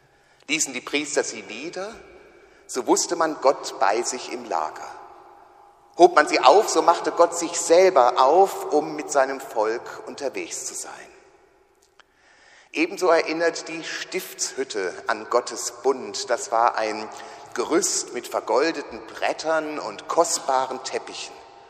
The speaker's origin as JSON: {"language": "German", "town": "Dresden", "region": "Saxony", "country": "Germany", "said": "Also braucht er auch keine Häuser von der Art wie das, wo ich herkomme"}